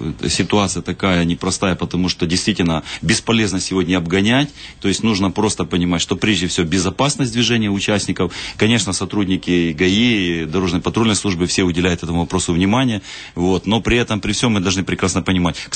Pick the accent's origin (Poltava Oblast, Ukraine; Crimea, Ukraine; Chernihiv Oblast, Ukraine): Crimea, Ukraine; Feodosia; я сам вообще коренной феодосиец.